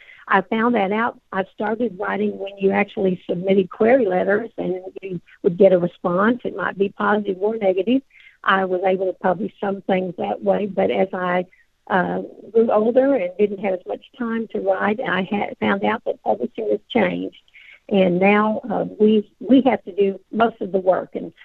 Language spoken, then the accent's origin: English; New Mexico, United States; my home community where I grew up in New Mexico, my high school friends, my college friends